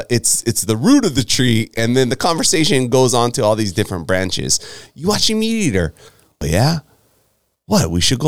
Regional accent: Maui, Hawaii, United States; But I was born and raised in Hawaii, born on the island of Maui.

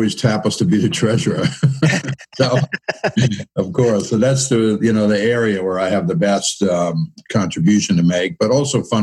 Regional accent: Long Island, New York, United States; Originally from New York. Grew up on Long Island.

